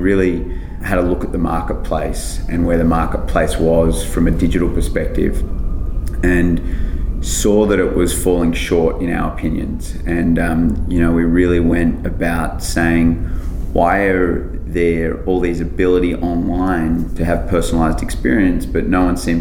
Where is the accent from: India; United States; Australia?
Australia; I'll use the Australian market today. Mm-hmm. You know, my accent's a dead giveaway.